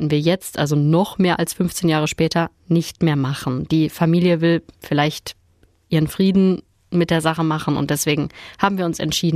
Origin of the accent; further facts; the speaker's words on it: Dortmund, North Rhine-Westphalia, Germany; ein paar Kilometer nur entfernt ist von da, wo ich aufgewachsen bin in Dortmund